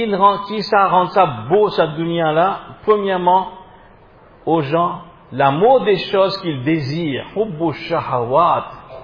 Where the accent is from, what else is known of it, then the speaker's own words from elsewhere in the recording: Réunion, France; Je viens d'encore plus loin parce que je viens de La Réunion.